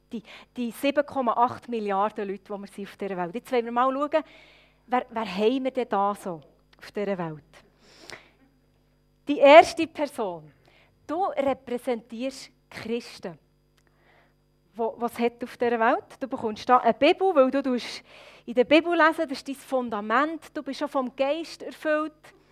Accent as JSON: {"language": "German", "town": "Murten", "region": "Fribourg", "country": "Switzerland", "said": "ich komme aus dem Röstigraben, wie ihr gehört. Und zwar von Murten."}